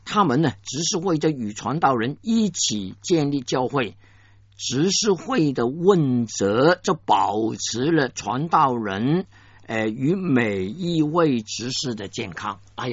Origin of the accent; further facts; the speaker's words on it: Guangdong, China; accent: Cantonese; 我们广东话说炒鱿鱼，现在呢北方人都懂得炒鱿鱼什么意思了啊。